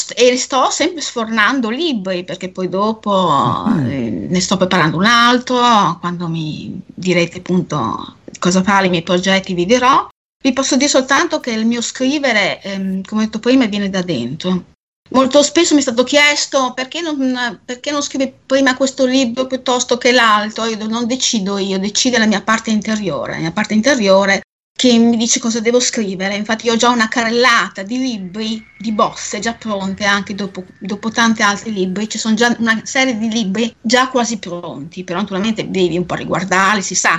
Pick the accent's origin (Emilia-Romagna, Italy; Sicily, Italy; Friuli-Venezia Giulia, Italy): Emilia-Romagna, Italy; Bologna; io sono di Bologna, però ho una vena appunto romagnola, mia mamma era di Alfonsine, quindi sono nata a Bologna, però di sangue romagnolo e anche la mia bisnonna era argentina, quindi sono metà romagnola e metà argentina.